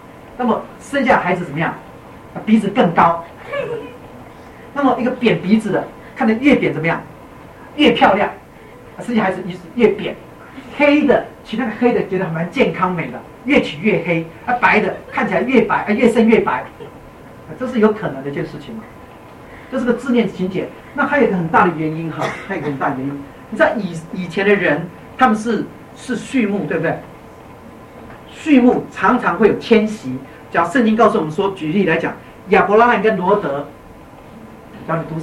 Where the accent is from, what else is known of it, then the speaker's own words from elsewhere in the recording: China; now in United States; 我们都是中国人，对不对？